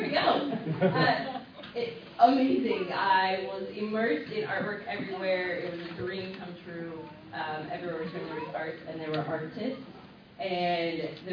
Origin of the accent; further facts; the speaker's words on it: East Berlin, Berlin, Germany; I grew up in East Berlin.